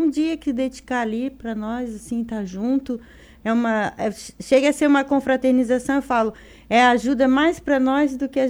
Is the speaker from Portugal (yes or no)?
no; Urussanga, Santa Catarina, Brazil; Sou de Uruçanga, do Rio Maior.